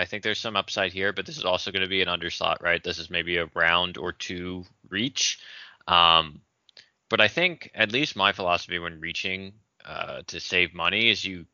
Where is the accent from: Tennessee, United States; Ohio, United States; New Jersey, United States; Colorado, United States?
New Jersey, United States; from Monmouth, the county I grew up in New Jersey.